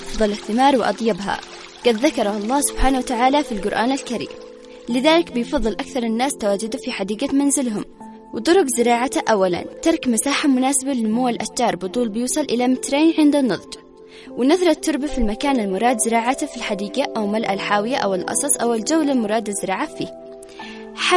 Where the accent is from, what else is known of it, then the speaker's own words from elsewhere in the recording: Yemen; التين العربي بس عندنا في اليمن مشهور بالبلس العربي